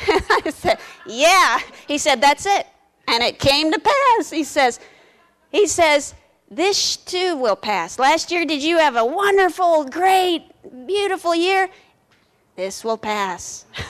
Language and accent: English; Twin Cities, Minnesota, United States; I grew up in the Twin Cities.